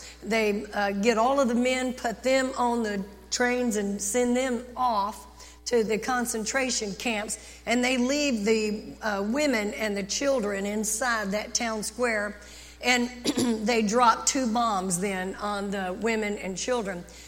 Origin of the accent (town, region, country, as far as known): Texas, United States